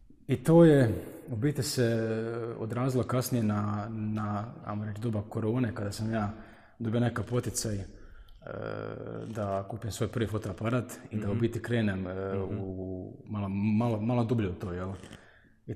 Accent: Herzegovina, Bosnia & Herzegovina; born there; kako smo mi inače rodom iz Hercegovine, mi dosta putujemo dole i Kupres i Tomislav grad.

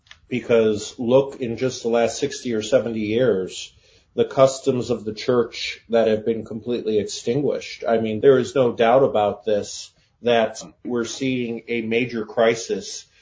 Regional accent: Chicago, Illinois, United States; I'm from Chicago, Illinois, and when I was born, there were over 450 parishes in the Archdiocese of Chicago, which is Cook and Lake County, Illinois.

